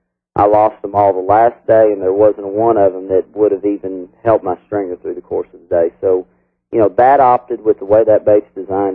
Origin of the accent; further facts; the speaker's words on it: Missouri, United States; I grew up in Missouri, in the southern part of Missouri, outside Branson on Table Rock Lake.